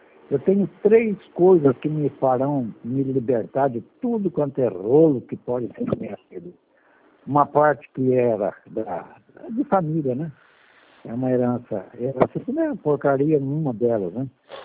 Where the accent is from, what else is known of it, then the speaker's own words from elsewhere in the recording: Brasópolis, Minas Gerais, Brazil; now in São José dos Campos, Brazil; Brasópolis, Minas Gerais. Estou aqui desde 72, por aí, 71.